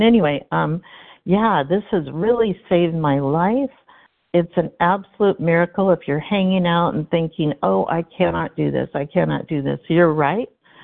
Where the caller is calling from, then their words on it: Washington, United States; gratefully recovered from Washington State.